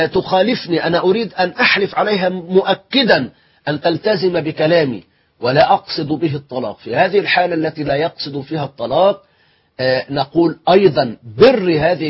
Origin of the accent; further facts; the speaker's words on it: Egypt; يعني ما بينك أنت وسلفاتك كما نسميهم في اللغة العامية عندنا في مصر اللي هما زوجات إخوان الزوج